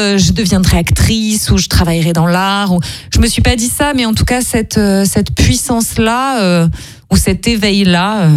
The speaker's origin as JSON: {"language": "French", "region": "Occitanie", "country": "France", "said": "Moi, je suis des Cévennes, un petit village à côté des Cévennes."}